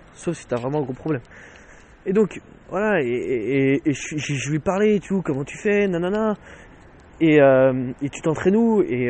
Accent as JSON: {"language": "French", "town": "Nantes", "region": "Pays de la Loire", "country": "France", "said": "mais moi je viens de Nantes."}